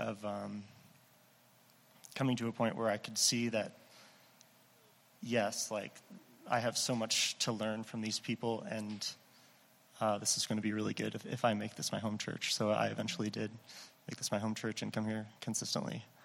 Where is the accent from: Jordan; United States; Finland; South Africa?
United States; Michigan; also born or lived in Central Illinois; now in Chicago, United States; I came to Chicago for a job in February of 2017 after college. I grew up in Western Michigan, went to college in Central Illinois, and then moved to Chicago.